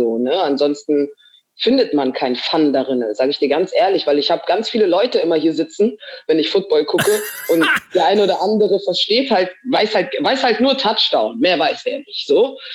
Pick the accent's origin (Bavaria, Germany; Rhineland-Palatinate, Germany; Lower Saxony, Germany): Bavaria, Germany; Munich; born there; ich bin in München geboren.